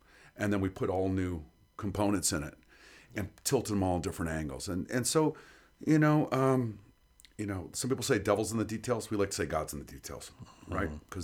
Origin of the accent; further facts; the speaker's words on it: Chicago, Illinois, United States; now in Las Vegas, United States; You know, I'm from Chicago, right? We have a 5 o'clock license